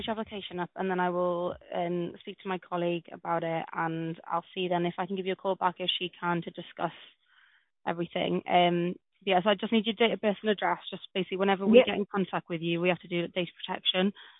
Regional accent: Wales, United Kingdom; I was born and raised in South Wales.

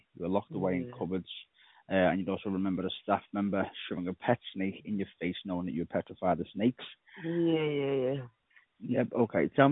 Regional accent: Liverpool, North West England, United Kingdom; So I'm from Liverpool

